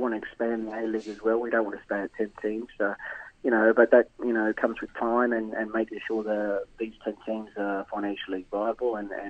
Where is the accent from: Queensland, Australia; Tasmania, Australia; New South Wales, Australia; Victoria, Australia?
Queensland, Australia; Innisfail; So, I'm from Innisfail in Queensland, North Queensland. So I come from a very small town.